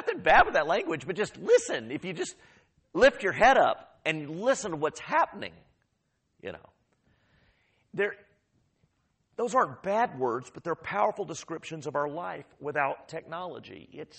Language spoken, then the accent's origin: English; Austin, Texas, United States; I grew up in Northwest Austin, And we had some acreage behind our house in the hills of Northwest Austin.